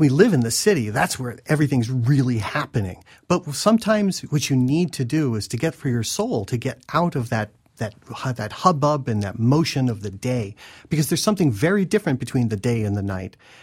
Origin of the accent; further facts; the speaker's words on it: Springfield, Illinois, United States; I grew up in Springfield, Illinois, and from my front porch in the downtown of the capital of Illinois, I was able to see it. That was late 1970s.